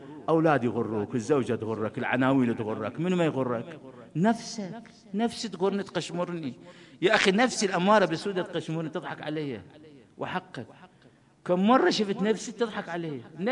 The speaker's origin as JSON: {"language": "Arabic", "town": "Kadhimiya", "region": "Baghdad Governorate", "country": "Iraq", "said": "شوف أنا كظماوي على فطرتي"}